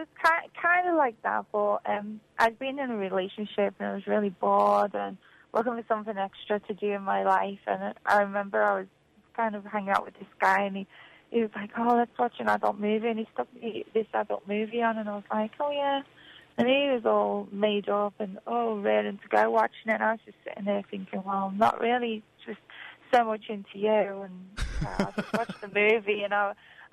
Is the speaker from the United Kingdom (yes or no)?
yes; Liverpool, North West England, United Kingdom; Yeah, I'm from Liverpool.